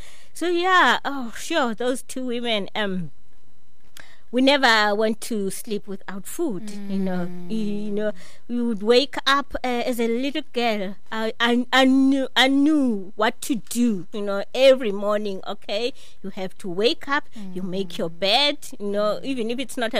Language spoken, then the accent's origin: English; Eastern Cape, South Africa; Growing up in the Eastern Cape back then, you know, in the rural areas, there was nothing, you know.